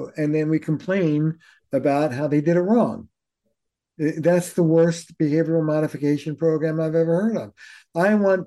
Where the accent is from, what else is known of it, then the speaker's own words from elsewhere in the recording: New York, United States; You know, I'm a Jew from New York.